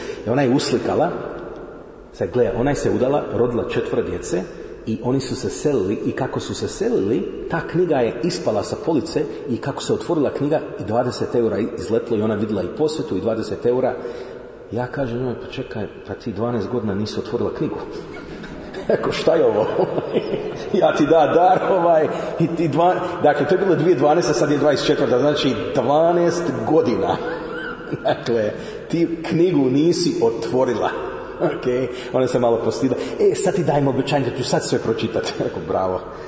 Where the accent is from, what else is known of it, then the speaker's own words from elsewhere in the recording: Toronto, Ontario, Canada; Ja sam rođen u Kanadi, u Torontu i išao sam u jednu katoličku gimnaziju koju su vodili Salezijanci, to su bili američki svećenici